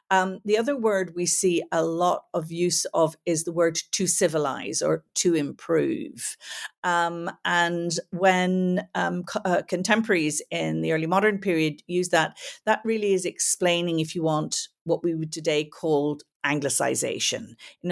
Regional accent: Belfast, Northern Ireland, United Kingdom; I grew up in Belfast during this period, and the warfare just seemed, there was going to never be peace.

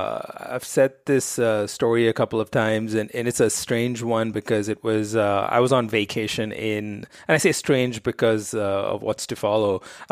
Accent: Mumbai, Maharashtra, India; born or raised there; English is a second language

